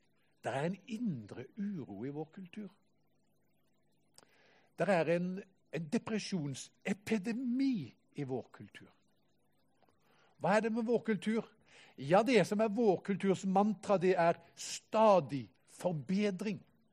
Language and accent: Norwegian; Haugesund, Rogaland, Norway; Jeg kom jo fra Haugesund opprinnelig, der kan du ha alle 4 årstidene på en dag.